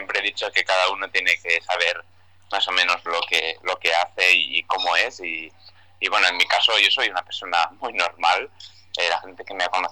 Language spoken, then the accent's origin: Spanish; Barcelona, Catalonia, Spain; Yo soy de Barcelona, que es una gran ciudad